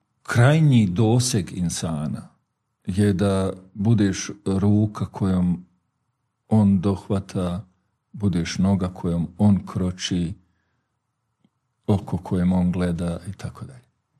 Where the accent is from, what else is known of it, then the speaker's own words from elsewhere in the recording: Bosnia & Herzegovina; Adet je kod nas u Bosni